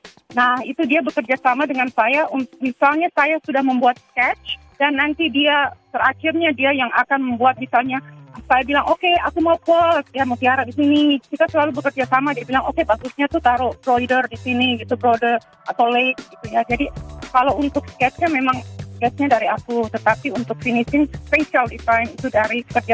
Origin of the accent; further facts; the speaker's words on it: Indonesia; now in New York City, United States; aku kan asal dari Indonesia